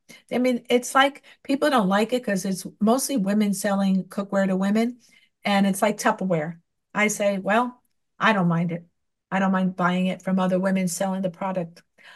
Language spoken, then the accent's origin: English; New York City, New York, United States; I'm from the Lower East Side, New York City, folks.